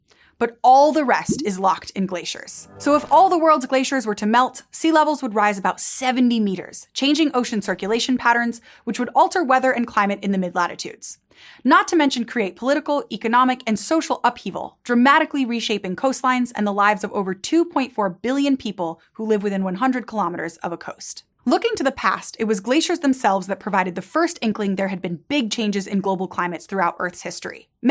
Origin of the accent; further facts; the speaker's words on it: Ithaca, New York, United States; I grew up in Ithaca, New York, in the U.S., where there's a huge variety of landscapes.